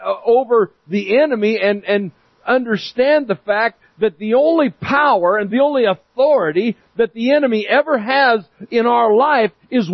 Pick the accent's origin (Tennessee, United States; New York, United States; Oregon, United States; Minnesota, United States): Oregon, United States; Myrtle Creek; I mean, I'm from Myrtle Creek, but I can still figure that out.